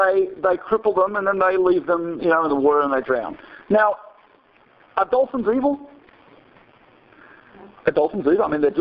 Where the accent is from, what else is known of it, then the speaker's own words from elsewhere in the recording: Australia; Okay, so I'm Australian as part of the. I'd lose my citizenship if I don't do that.